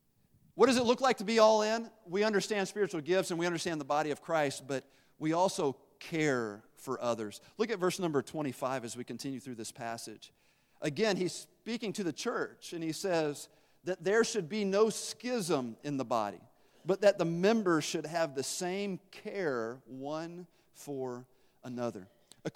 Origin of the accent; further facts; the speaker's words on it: Tennessee, United States; I was from Tennessee. I didn't know what excessive meant, but she kept saying it.